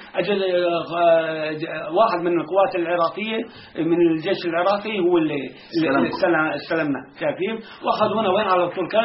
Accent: Hebron, West Bank, Palestine; أنا من الخليل

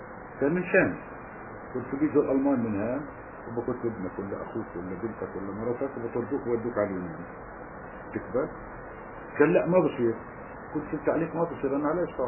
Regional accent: Palestine; قلت له احنا كفلسطينيين لازم احنا في كل بلد اوروبا

